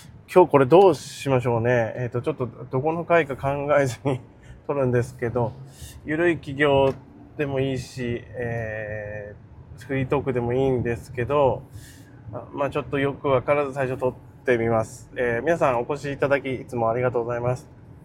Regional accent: Itoigawa, Niigata, Japan; たまたま新潟県の糸魚川市っていうところの、漁師の家庭に生まれ育ってですね

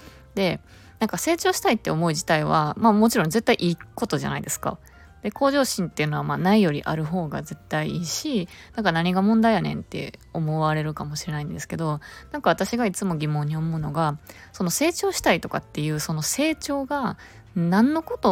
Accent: Osaka, Japan; moved away; 今一時帰国中でして、地元の大阪、実家ですね、に戻ってきてます。

